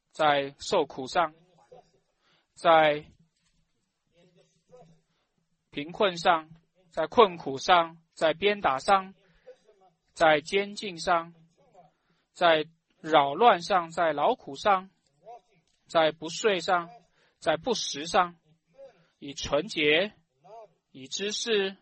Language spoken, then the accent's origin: Chinese; United States; now in Russia; 旁边都是俄国人，我是个美国人